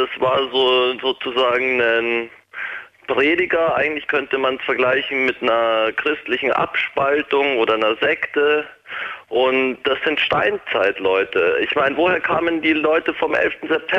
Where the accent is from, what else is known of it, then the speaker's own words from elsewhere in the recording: Munich, Bavaria, Germany; also eigentlich komme ich aus München